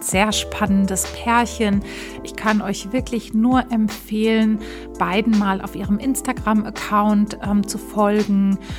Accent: Germany; accent: German; now in United States; Und ich habe mich auch lange so mit meinem deutschen Akzent schwer getan

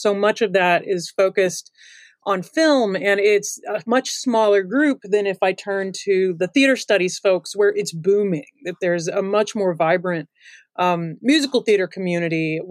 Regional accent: St. Louis, Missouri, United States; I'm from St. Louis, or from the St. Louis area.

